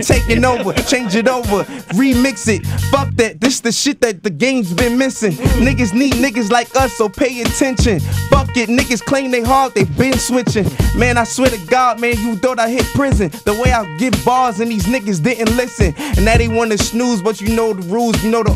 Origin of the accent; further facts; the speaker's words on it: Bronx, New York, United States; People don't even know I was raised in the Bronx.